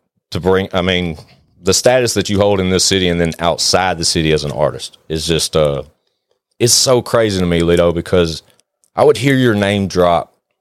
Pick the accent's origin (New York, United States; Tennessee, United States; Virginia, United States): Tennessee, United States; Nashville; I was raised in Nashville.